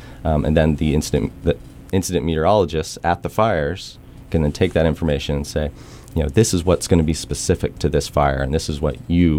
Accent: Midwest, United States; well, I'm originally from the Midwest, it was, it's like a tornado, yeah, we know that's coming, right?

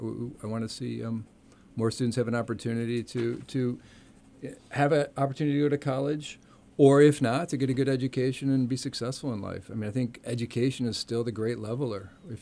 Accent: Michigan, United States; I grew up in Michigan, and kids there would recognize them

